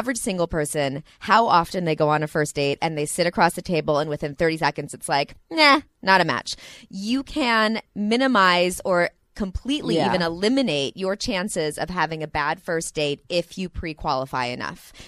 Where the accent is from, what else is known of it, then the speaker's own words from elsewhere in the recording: Santa Monica, California, United States; And I'm from Santa Monica also. I recognize everything.